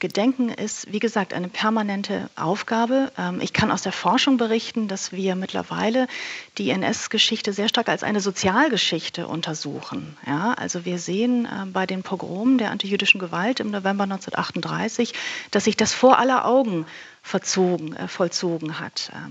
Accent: Hamburg, Germany; als Hamburgerin

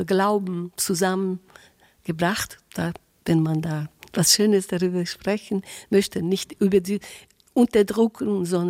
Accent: Brazil; German is a second language; Ich komme aus Brasilien

